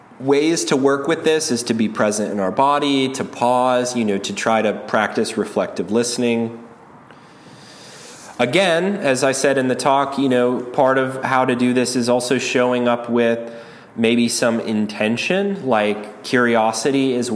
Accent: the South, United States; But I don't know about y'all, but I was raised in the South, you know

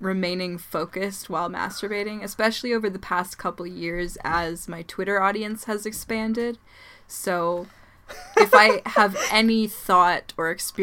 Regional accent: Toronto, Ontario, Canada; I am lucky enough to have had 3 really great ones in my hometown. 2 of them are not around anymore, but we have in Toronto Good For Her, Come As You Are, and Red Tent Sisters.

